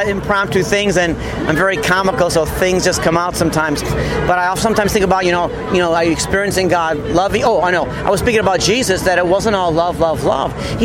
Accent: New York, United States; originally from New York, but now I live in New Jersey.

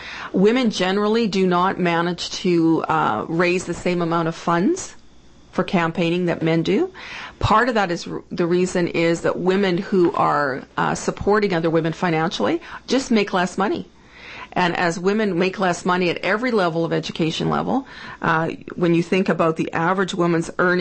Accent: Canada; As a Canadian woman, that is sad. That bothers me. And I think it should bother every Canadian.

